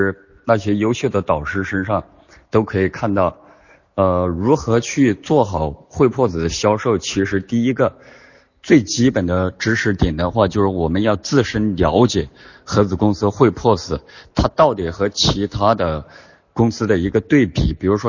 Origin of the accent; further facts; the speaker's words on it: Yichang, Hubei, China; 我是来自金河系统的，来自湖北宜昌。